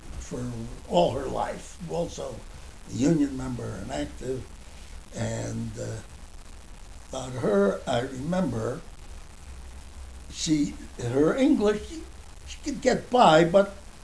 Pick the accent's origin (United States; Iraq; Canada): Canada; Montreal, Quebec; moved away; when we came from Montreal, we knew a lot of French.